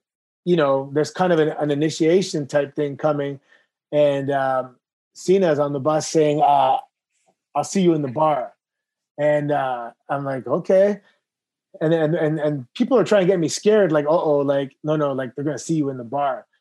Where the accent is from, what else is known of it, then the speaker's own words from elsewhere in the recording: Toronto, Ontario, Canada; I grew up in Toronto in the 90s.